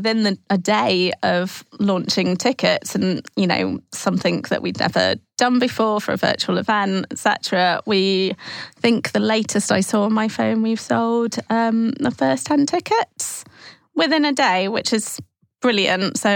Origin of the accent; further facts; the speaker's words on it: Manchester, North West England, United Kingdom; maybe it's because I'm from Manchester, so I'm northern, you know, or because I'm brown or a woman.